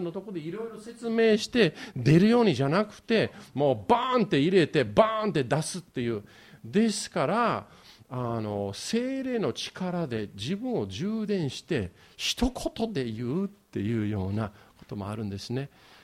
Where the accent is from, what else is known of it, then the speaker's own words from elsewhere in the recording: Yokohama, Kanagawa, Japan; 横浜育ちで、そして私たちが冬になったらもう寒くて寒くて